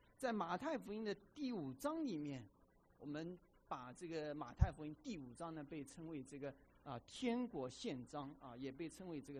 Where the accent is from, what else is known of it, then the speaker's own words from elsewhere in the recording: China; 这个福字啊，我们中国人很喜欢说福，对吧？